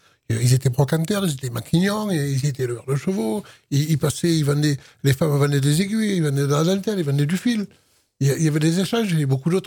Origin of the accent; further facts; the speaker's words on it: Grand Est, France; À l'Est, j'habite à l'Est depuis des années. J'ai grandi à l'Est, je vis à l'Est, je travaille à l'Est.